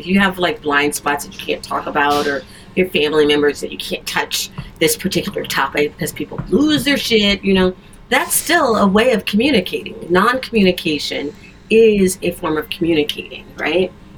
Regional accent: Illinois, United States; also born or lived in Mississippi, United States; So I grew up in, I'm from Illinois, but like a lot of, especially Black people, great migration families, we have older relatives that came up from Mississippi. So I spent a huge chunk of my childhood in Mississippi.

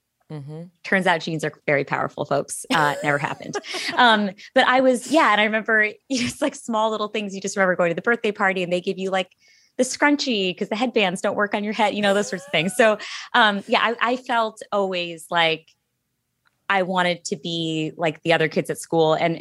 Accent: Cheshire, Connecticut, United States; born there; So I was born in Cheshire, Connecticut, which is a suburb outside of New Haven. My parents immigrated from India in the 70s.

